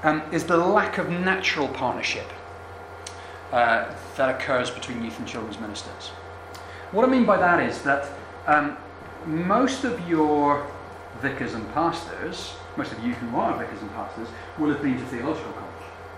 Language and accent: English; Scotland, United Kingdom; I mean, I'm from Scotland, but Carlisle is in the middle of nowhere.